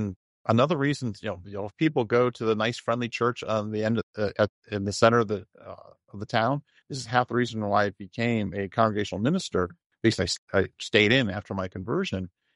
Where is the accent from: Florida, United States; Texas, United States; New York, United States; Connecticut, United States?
Connecticut, United States; I came to Connecticut, back to Connecticut in 2007, I'm originally from Connecticut